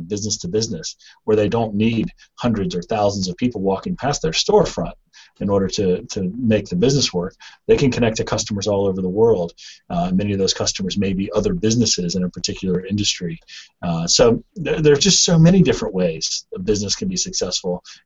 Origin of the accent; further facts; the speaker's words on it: Boone, North Carolina, United States; I was born in Boone, North Carolina, which is in the mountains, and I attended school there.